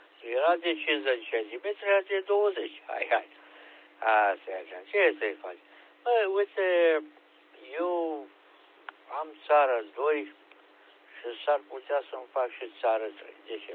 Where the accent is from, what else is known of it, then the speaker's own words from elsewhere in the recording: Romania; Noi suntem români, suntem, cum să spun, de visă veche năcăjiți.